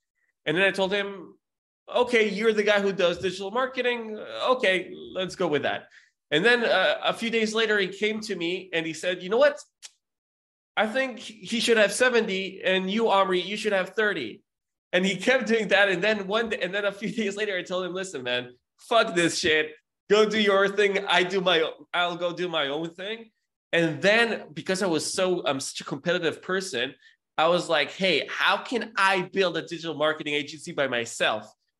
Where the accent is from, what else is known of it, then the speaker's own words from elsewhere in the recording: Sunnyvale, California, United States; also born or lived in Israel; So I was born in Israel, but then the whole family moved to California. So I spent my childhood in California, in Sunnyvale.